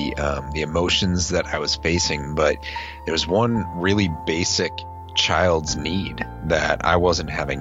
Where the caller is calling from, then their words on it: Boston, Massachusetts, United States; I am up in the Boston area where it's very cold.